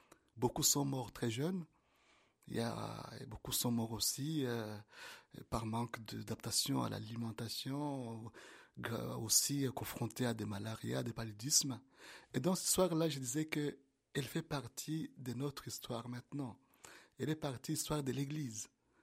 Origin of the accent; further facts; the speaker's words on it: Bukavu, South Kivu, DR Congo; Par exemple, chez moi, à Bukavu, on est aujourd'hui à plus de 250 prêtres diocésains.